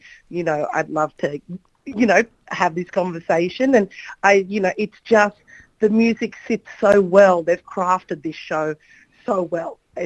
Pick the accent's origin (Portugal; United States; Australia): Australia; Sydney, New South Wales; and just being in my hometown, opening the Olympics, and doing something, you know, so extravagant and so big on that scale was extraordinary